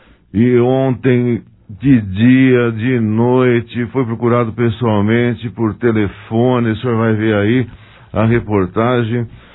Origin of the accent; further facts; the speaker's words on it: Fernando Prestes, São Paulo, Brazil; now in Monte Alto, Brazil; 36 anos que eu moro no bairro lá. Desde quando eu vim aqui de Fernando Prestes, eu vim para Monte Alto. Lá é meu lugar. Lá é onde eu resido